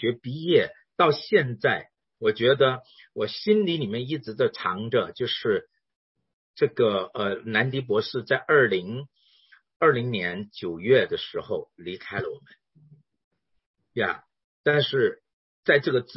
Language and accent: Chinese; China; 我作为一个中国人